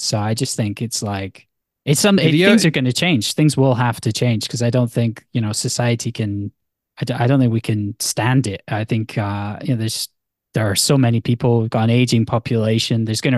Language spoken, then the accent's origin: English; Scotland, United Kingdom; you know, we're definitely Scottish.